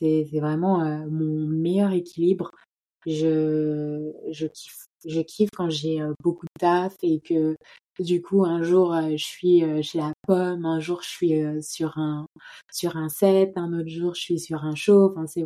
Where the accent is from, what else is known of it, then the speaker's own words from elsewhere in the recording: Auvergne-Rhône-Alpes, France; J'habite en Île-de-France et je suis originaire de Haute-Savoie. Donc vraiment, j'ai grandi dans la campagne quasi profonde, en vrai, au bord du lac, pied des montagnes.